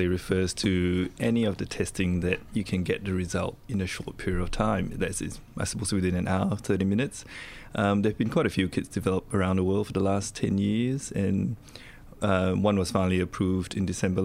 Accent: Malaysia; moved away as an adult; now in Australia; I came from Malaysia when I was 18. I came here to study and I've stayed on ever since because I love it so much here. I've mainly been in general practice in Melbourne and in Gippsland, Victoria

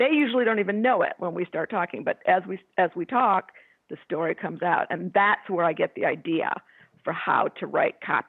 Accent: Detroit, Michigan, United States; moved away as an adult; now in Los Angeles, United States; I moved here in 1994. I'm from the suburbs of Detroit, and I do miss Michigan.

